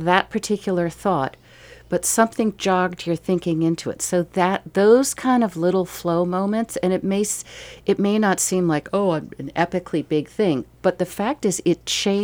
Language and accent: English; New England, United States; it was just a part of that growing up in New England, that New England pioneer, you're going to fix it yourself